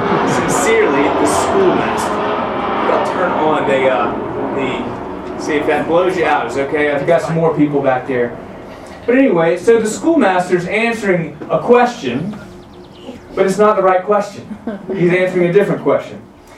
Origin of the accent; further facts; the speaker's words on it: Jacksonville, Florida, United States; I am from Jacksonville, Florida. I'm the rector of Church of Our Savior there, and our mountains are smaller in Jacksonville.